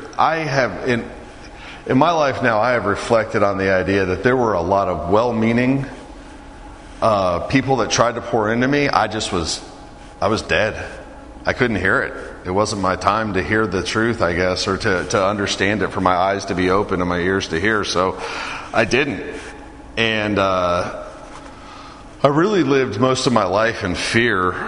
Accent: Fort Worth, Texas, United States; born there; I was born in Fort Worth, Texas. Actually, at the time, there was just one hospital, Fort Worth General, I think is actually what it was called.

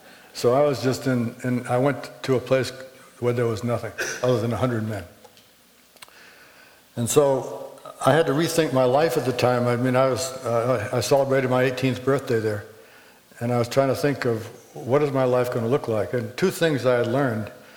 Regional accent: Newport, Rhode Island, United States; born there; I was born in Newport, Rhode Island. Newport is a mecca for music and tennis.

